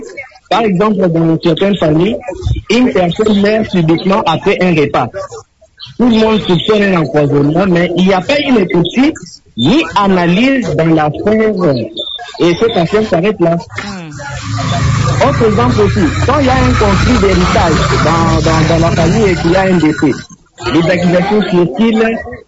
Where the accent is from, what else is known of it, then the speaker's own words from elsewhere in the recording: Mbuji-Mayi, Kasaï-Oriental, DR Congo; Ouais, moi, je suis de Mbujimayi, hein, je ne suis pas de Lubumbashi.